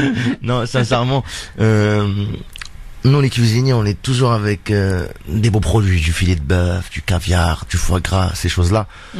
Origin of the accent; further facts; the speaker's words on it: Algeria; moved away; Et quand je suis arrivé d'Algérie, je voulais partir à la légion étrangère.